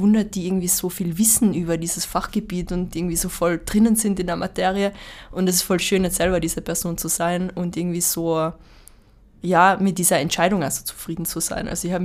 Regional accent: Austria; Insgesamt sind es ja 6 bei uns in Österreich

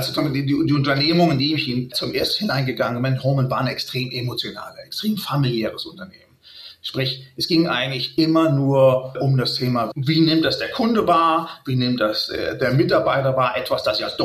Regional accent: Germany; dass ich mir eigentlich als Deutscher beleidigt fühlen könnte

